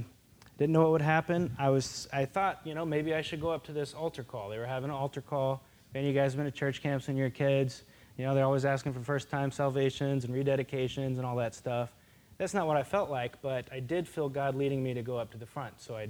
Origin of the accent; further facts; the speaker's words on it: Arkansas, United States; So, you know, I grew up in Arkansas, and I was just a regular kid.